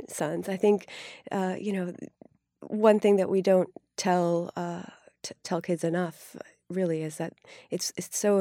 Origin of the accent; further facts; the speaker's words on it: Denver, Colorado, United States; also born or lived in Ithaca / Iowa; Well, I was born in Ithaca and then spent most of my childhood in Denver and in the Midwest in Iowa.